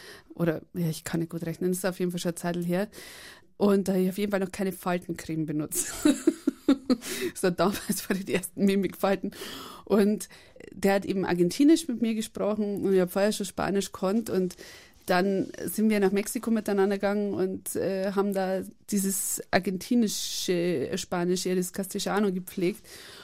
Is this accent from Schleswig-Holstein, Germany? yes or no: no; Bavaria, Germany; ich sage auch … ich sage nicht … weil ich komme einfach aus Bayern, wir sprechen alles falsch aus.